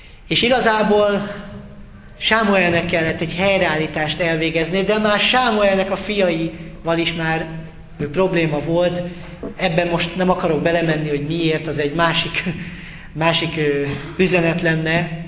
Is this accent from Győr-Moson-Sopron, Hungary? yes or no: yes; Győr, Győr-Moson-Sopron, Hungary; now in Sárbogárd, Hungary; én ugye Sopronban voltam lelkész, és Sopronból visszaköltöztünk Sárbogádra, a feleségem odavaló, ugye én meg Győrből származom